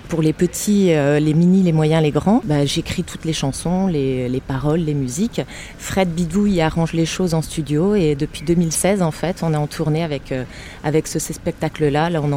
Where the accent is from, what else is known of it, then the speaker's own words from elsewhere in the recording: Grand Est, France; moi je viens de Haute-Marne, donc c'est vraiment de l'autre côté. J'ai les racines qui plongent dans la terre et j'ai fait mes études au conservatoire de Dijon.